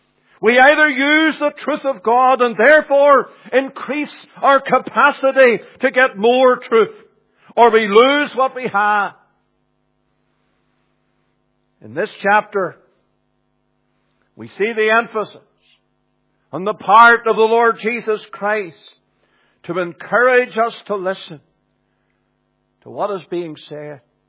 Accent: Northern Ireland, United Kingdom; where I was brought up in County Fermanagh on the farm as a young boy

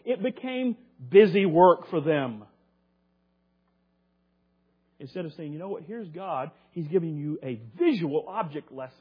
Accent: the South, United States; I say that as a Southerner, by the way, so Southerners, don't get mad at me, I am one.

